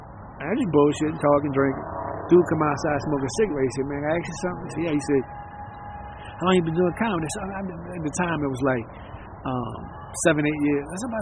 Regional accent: Covington, Louisiana, United States; born there; also born or lived in Abita Springs; And I was born in Covington, and they had some dudes from Abita, and that's why I lived in Abita.

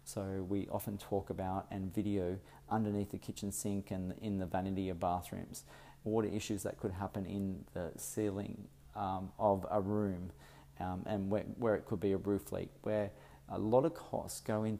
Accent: Sydney, New South Wales, Australia; As I am from Sydney, I've come up to Brisbane

